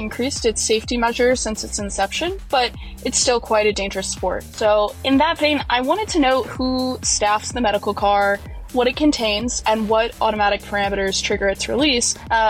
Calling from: Durham, North Carolina, United States; I'm listening from Durham, North Carolina.

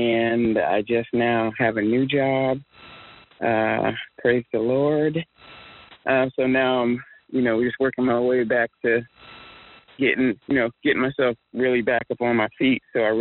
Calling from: Lakewood, Washington, United States; I am chiming in from Lakewood, Washington, and I am grateful for many, many things.

